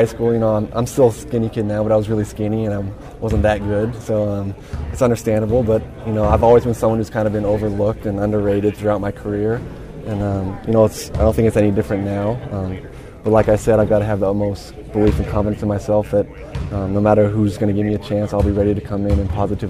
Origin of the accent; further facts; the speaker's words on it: Salt Lake City, Utah, United States; growing up in Salt Lake City, I was a huge Jazz fan as a kid